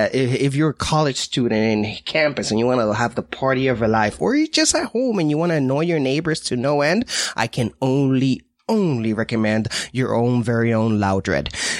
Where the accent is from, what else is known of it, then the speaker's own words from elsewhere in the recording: Washington, United States; I'm from Washington State, so I have to do the obligatory ask, can you smoke it?